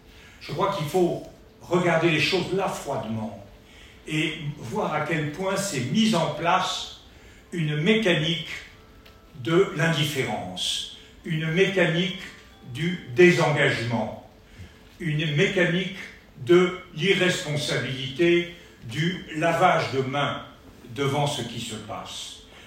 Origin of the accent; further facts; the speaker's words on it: France; J'ai un sentiment de profonde honte, non pas en tant que Français